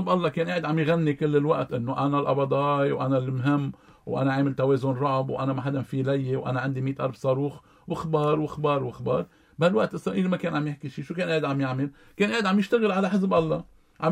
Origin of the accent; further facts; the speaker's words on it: Lebanon; إذا كان بين نحن كلبنانيين نريد قيام الدولة